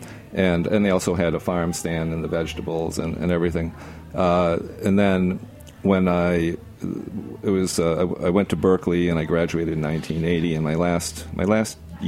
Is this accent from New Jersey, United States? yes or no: no; Boston, Massachusetts, United States; I grew up in the Boston area, and actually grew up, our family hunted and cooked a lot.